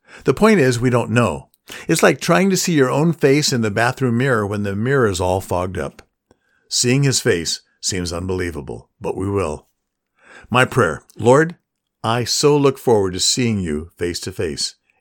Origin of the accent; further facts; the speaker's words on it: Los Angeles, California, United States; I remember growing up in the Los Angeles area and listening to Vin Scully, the LA Dodgers iconic announcer way back then.